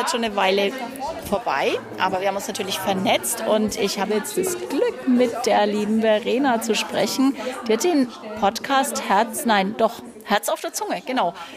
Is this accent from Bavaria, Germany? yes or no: yes; Nuremberg, Bavaria, Germany; Ein Großteil kenne ich natürlich als Nürnbergerin.